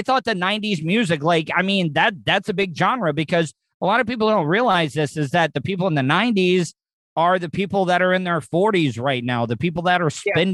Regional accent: Florida, United States; growing up in Florida, we had the Miami, South Florida, like hip hop party music back in the day

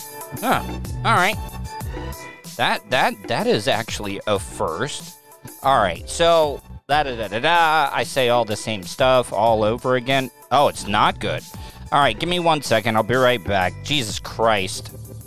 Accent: Florida, United States; Oh, living here in Florida, like when I tell people, oh yeah, I'm born and raised in Florida.

